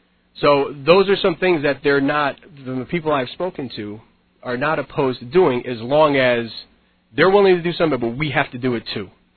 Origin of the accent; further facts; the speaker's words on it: Windsor, Connecticut, United States; I'm a blue-collar guy. I grew up in Windsor. I went to Windsor High School. I'm a graduate of the University of Connecticut. I stayed here